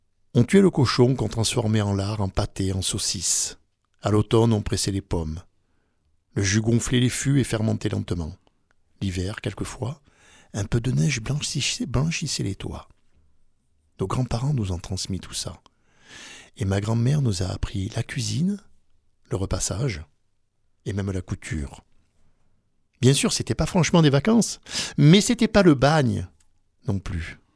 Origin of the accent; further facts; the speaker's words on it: Senegal; born there; qui est d'ailleurs le plat de référence au Sénégal, mon pays natal.